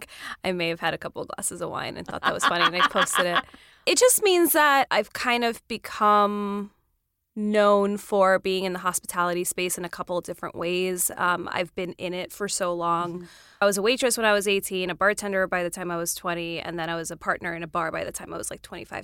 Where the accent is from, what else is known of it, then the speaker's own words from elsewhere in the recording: Queens, New York, United States; So I moved to the city when I was 17. I'm from Queens originally.